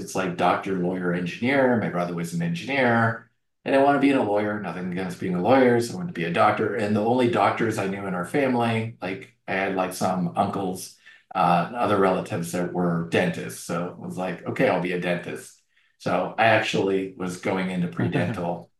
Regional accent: Canada; now in United States; I actually grew up in the middle of nowhere, Canada, and grew up on a farm. A lot of people don't think of me growing up on a farm.

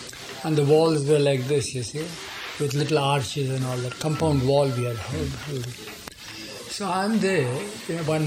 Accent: Nagpur, Maharashtra, India; moved away; Yeah, because we are from Nagpur.

